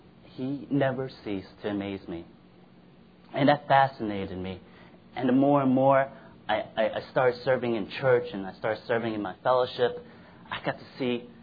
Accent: Brooklyn, New York, United States; like, I had all the comforts of a great education and the comforts of New York City right there. I grew up in Brooklyn, and so I could have went to NYU, Columbia, any of the SUNY schools, and my parents would have been happy.

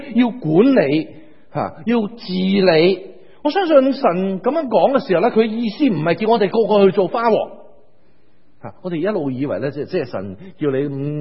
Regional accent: China; 即係我哋中國人，我哋容易話啊唔衝突，以和為貴就好。

